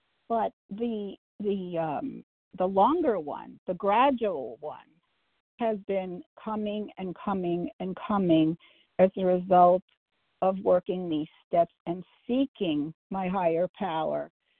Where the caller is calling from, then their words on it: Cambridge, Massachusetts, United States; I'm calling from Cambridge, Massachusetts, Eastern Time